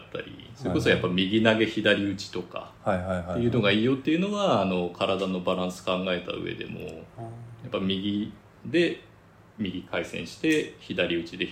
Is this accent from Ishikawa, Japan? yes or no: no; Iwate, Japan; moved away as an adult; now in Tokyo, Japan; 岩手出身です、うん、はい。で、専門学校入るのに上京して、うん、でそのままこちらで、仕事をしてます。